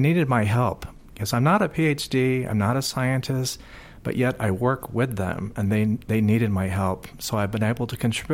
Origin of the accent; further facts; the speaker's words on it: California, United States; Yeah, because I'm from Marin County. I was working in a restaurant after college.